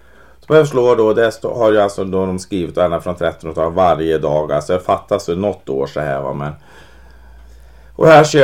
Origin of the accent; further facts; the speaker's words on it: Rome, Lazio, Italy; Och så är det, hej, jag är från Rom, säger jag.